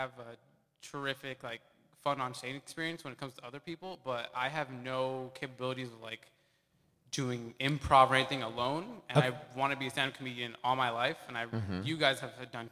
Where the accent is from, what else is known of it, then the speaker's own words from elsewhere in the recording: Oxnard, California, United States; from Oxnard.